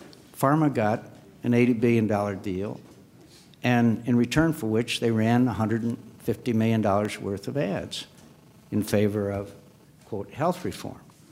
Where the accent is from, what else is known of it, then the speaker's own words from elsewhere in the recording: Arizona, United States; There's 330,000 seniors under Medicare Advantage in my home state of Arizona.